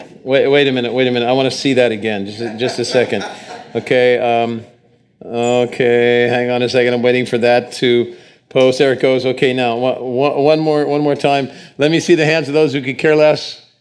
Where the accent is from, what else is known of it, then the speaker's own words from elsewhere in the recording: Australia; accent: Australian; What's left of my Aussie accent? It flew many, many years ago.